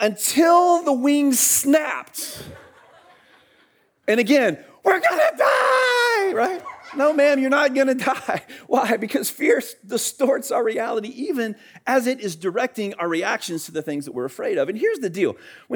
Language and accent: English; Leesburg, United States; I grew up in Leesburg, just up the road, and literally right behind our house was some woods that were right about 100 acres. I grew up right next to the 100-acre woods, all right?